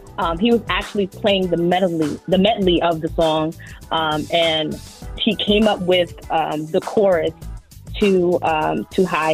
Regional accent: New York City, New York, United States; I'm 32 years old, born and raised in the Bronx.

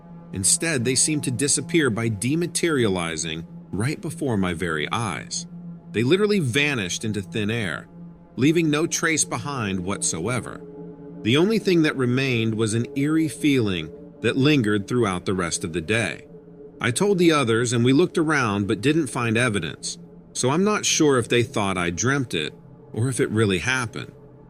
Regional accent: England, United Kingdom; I'm from England, by the way.

